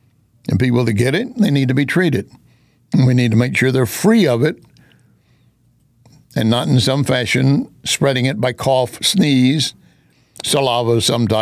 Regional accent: Texas, United States; Growing up in West Texas, we were always aware of this.

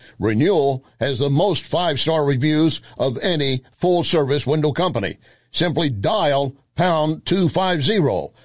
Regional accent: Texas, United States; And yet in the midst of Texas, my home state, there are blue spots that are just out of control

